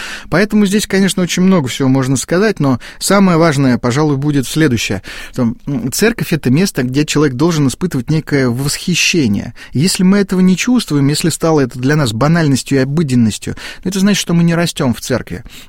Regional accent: Sergiev Posad, Moscow Oblast, Russia; мне было лет 10, наверное, я рос в Сергиевом Посаде

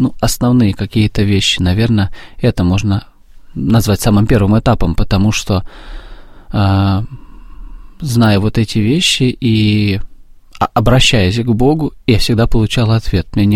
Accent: Vorkuta, Komi Republic, Russia; now in Moscow, Russia; С Воркуты.

